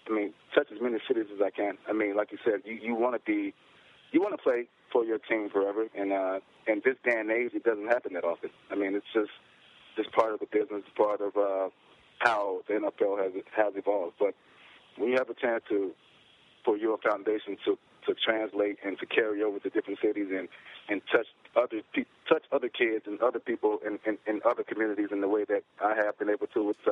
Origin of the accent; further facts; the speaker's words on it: Bessemer, Alabama, United States; I'm from Bessemer, Alabama, and you know, I see a lot of situations there.